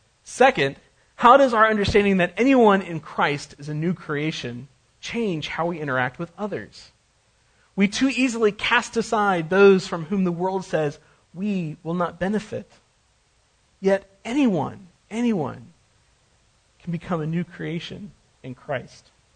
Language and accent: English; United States; Grace has been extended to me, I've been welcomed in, but as an American, I had some junk the pastor wanted to talk about.